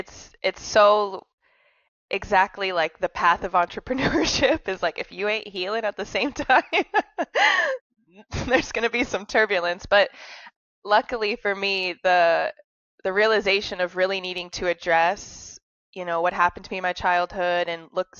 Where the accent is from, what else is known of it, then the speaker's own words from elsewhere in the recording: Iowa, United States; and also me growing up in Iowa, mind you